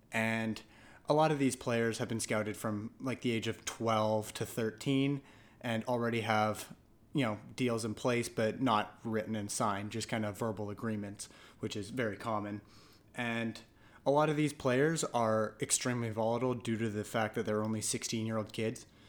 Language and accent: English; Canada; I am the host … I'm a longtime Angels fan, and I am also from Canada